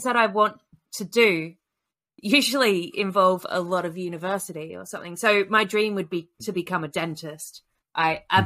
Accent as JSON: {"language": "English", "country": "Australia", "said": "I'm Australian, hell, like, of course I do."}